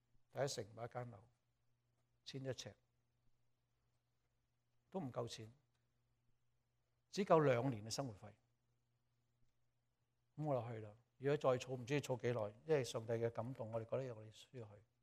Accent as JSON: {"language": "Cantonese", "country": "Hong Kong", "said": "我香港人嚟，咁梗係唔講英文啦，咁講中文好開心。"}